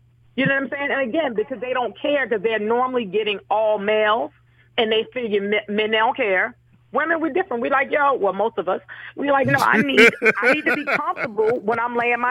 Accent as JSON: {"language": "English", "region": "New Jersey", "country": "United States", "said": "I started comedy in D.C., but, you know, I'm from North New Jersey."}